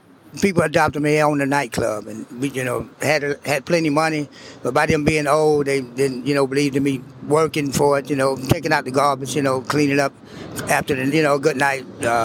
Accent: New Orleans, Louisiana, United States; I'm originally from New Orleans.

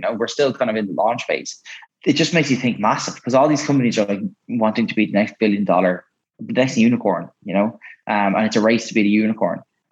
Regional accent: Maynooth, Leinster, Ireland; I'm from Maynooth and in Kildare.

